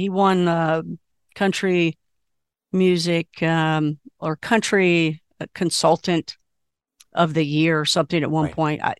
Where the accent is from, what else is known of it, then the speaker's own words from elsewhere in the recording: Kentucky, United States; Hey, she's from Kentucky. I'm from Kentucky. She went to UK. I went to UK.